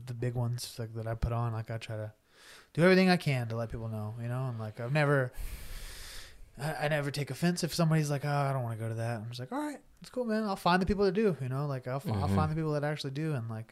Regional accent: Snyder, Texas, United States; And I'm from Snyder, so, you know, West Texas.

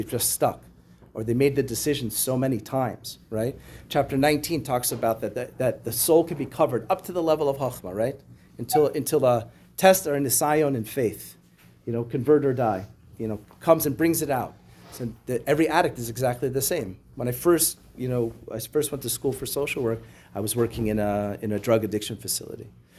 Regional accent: New York, United States; although I grew up on Long Island 30 minutes away, but I was too Reformed Jewish to know anything was going on.

